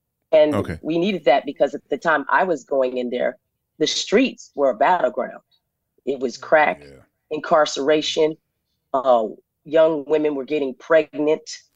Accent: Arizona, United States; born there; I was born in Arizona off Highway 66.

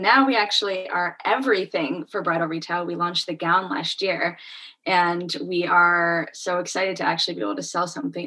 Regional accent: North Carolina, United States; also born or lived in Princeton, United States / Boston, United States / Chicago, United States; I'm originally from North Carolina.

